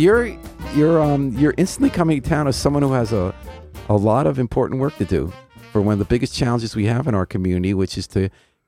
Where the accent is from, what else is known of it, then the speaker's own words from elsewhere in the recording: New York, United States; Because I grew up around New York, too.